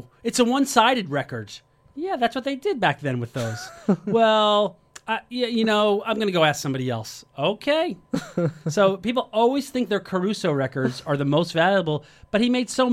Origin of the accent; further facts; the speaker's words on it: Nutley, New Jersey, United States; we're going to be at the Kingsland Manor in Nutley, New Jersey. We're going back to my hometown.